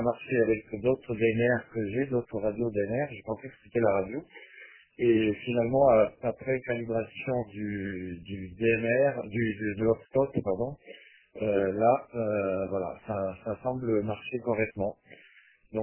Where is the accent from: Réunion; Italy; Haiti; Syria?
Italy; French is a second language; now in France; Je suis italien, donc mais bon, en France depuis 25 ans.